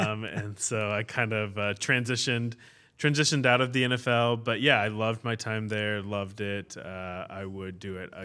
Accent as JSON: {"language": "English", "town": "San Antonio", "region": "Texas", "country": "United States", "said": "I'm from San Antonio area."}